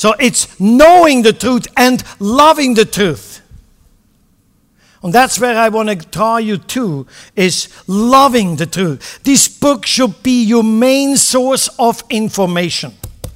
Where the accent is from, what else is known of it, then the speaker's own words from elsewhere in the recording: Switzerland; And I'm from Switzerland. I'm neutral.